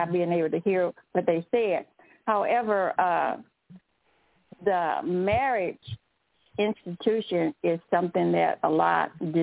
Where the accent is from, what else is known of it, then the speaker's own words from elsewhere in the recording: Kansas City, United States; I'm from Kansas City.